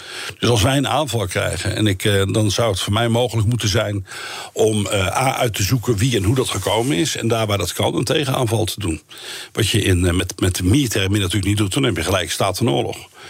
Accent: Netherlands; maar wij zijn Nederlanders, ze willen gewoon overal maatwerk plegen

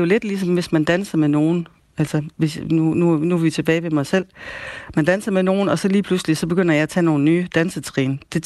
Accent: North Denmark Region, Denmark; nu er jeg selv fra Nordjylland, og det er ikke et begreb, jeg sådan går og turer frem med heroppe

